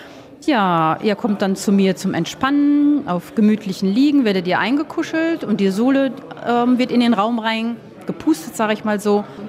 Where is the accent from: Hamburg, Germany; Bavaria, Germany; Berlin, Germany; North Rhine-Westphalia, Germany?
North Rhine-Westphalia, Germany; Uedem; das ist meine Heimat, da gehe ich doch zurück nach Uedem.